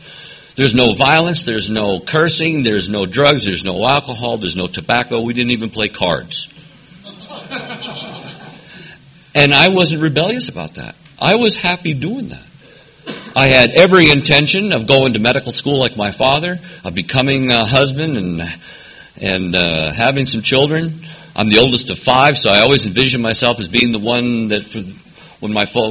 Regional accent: Los Angeles, California, United States; born there; I was born in East L.A., Los Angeles, at the White Memorial Hospital.

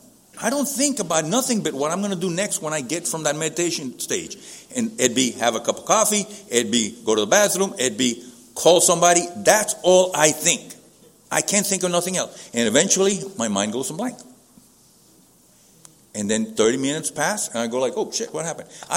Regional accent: Puerto Rico; and I'm from Puerto Rico.

